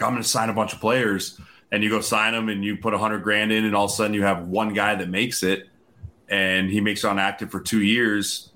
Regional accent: Lakewood, Colorado, United States; Colorado boy, where are you from? I'm from there originally.

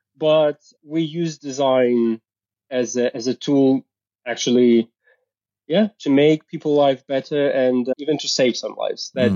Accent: Zaporizhzhia, Zaporizhzhia Oblast, Ukraine; I'm originally from a city called Zaporizhia. Like the southern part of Ukraine.

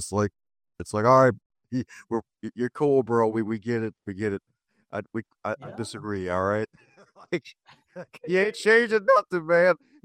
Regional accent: Baltimore, Maryland, United States; You were actually in my hometown. That was a few years ago. I'm in Baltimore.

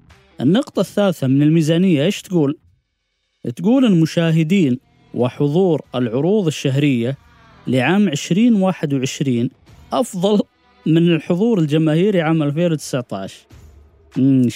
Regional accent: Saudi Arabia; في نقطة بالإيرادات تهمنا يعني كثير حنا كسعوديين

